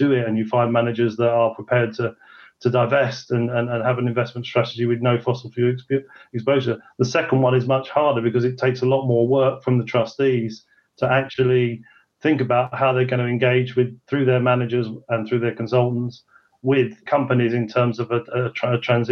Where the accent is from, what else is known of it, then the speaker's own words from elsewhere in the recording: Switzerland; now in United Kingdom; You know, I came from Switzerland in the last 7 years, and that this kind of thing just didn't exist.